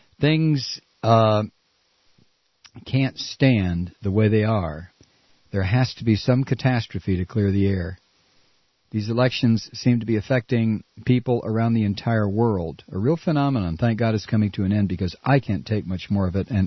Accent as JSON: {"language": "English", "town": "Toledo", "region": "Ohio", "country": "United States", "tie": "born or raised there", "said": "I grew up in Toledo, and Detroit was 46 miles up the road."}